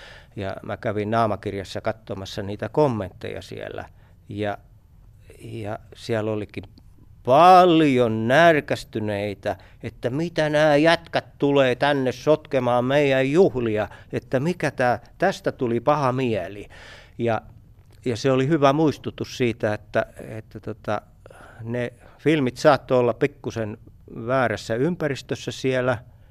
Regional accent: Kymenlaakso, Finland; mä oon Kymenlaaksosta kotoisin ja siis syntynyt 67 vuotta sitten.

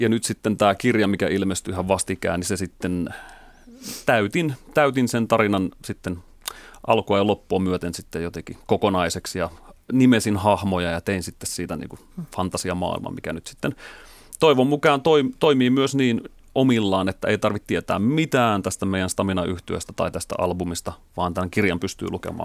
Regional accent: Lemi, South Karelia, Finland; kasvoin Lemillä tuolla Etelä-Karjalassa ja, hyvin tämmöisessä vilkkaassa ympäristössä, missä oli, me on vuonna 80 syntynyt, meitä oli silloin tosi paljon samaikäisiä

